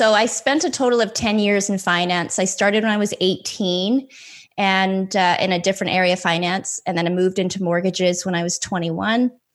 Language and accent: English; Canada; I'm Canadian, and working 24 hours a week at the same time.